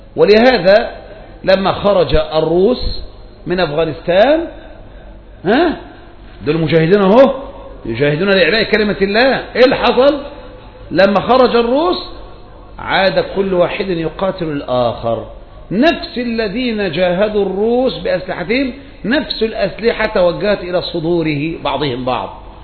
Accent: Egypt; ده احنا مصريين على قد حالنا يا عم، طيبين فلاحين على قد حالنا

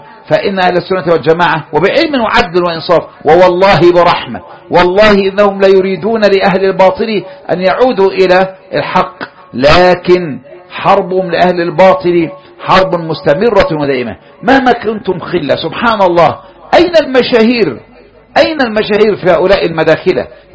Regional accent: Egypt; في بلدنا مصر

